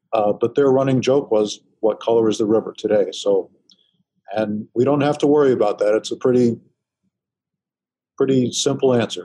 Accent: Manhattan, New York, United States; I grew up in Manhattan, and when somebody started talking about Battery Park City and people living in the Wall Street area, having grown up there, I just said, that's crazy.

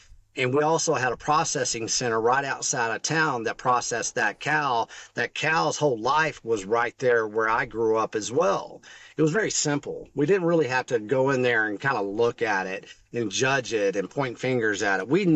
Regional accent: Texas, United States; When I said I come from the Llano Estacado, that's the panhandle of Texas. We are cattle country.

